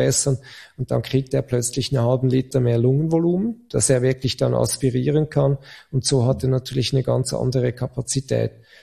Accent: Switzerland; ich als Schweizer

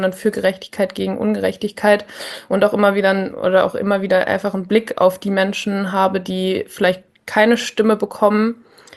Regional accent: North Rhine-Westphalia, Germany; moved away as an adult; now in Vienna, Austria; Ich komme aus der Nähe von Köln. Genau, ich habe in Köln auch studiert und bin dann nach Österreich gegangen, weil ich meinen Freund kennengelernt habe

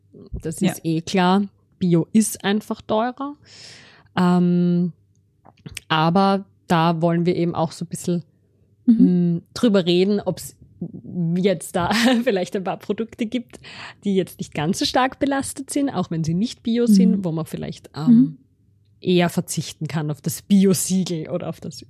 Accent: Austria; das ist bei uns in Österreich ist das verboten.

